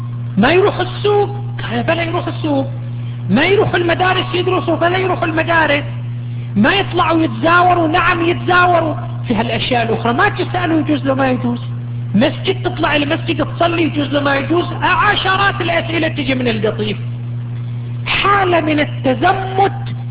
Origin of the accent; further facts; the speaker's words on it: Iran; وكانت عندنا في إيران توفيت سنة 1404 هجرية